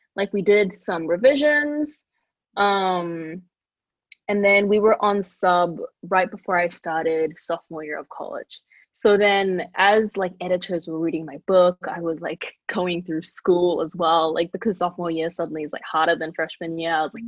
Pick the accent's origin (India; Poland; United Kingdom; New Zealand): New Zealand; moved away as an adult; now in Philadelphia, United States; But then I, like, went to college, and, like, I moved countries, right? So I moved from New Zealand to, like, Philadelphia, where I started, like, school.